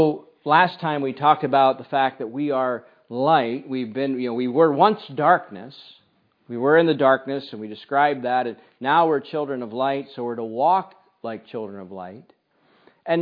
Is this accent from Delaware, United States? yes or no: no; Pennsylvania, United States; now in Castlegar, Canada; I certainly didn't know when I was, you know, growing up in Pennsylvania. I had no idea where Castlegar, British Columbia was.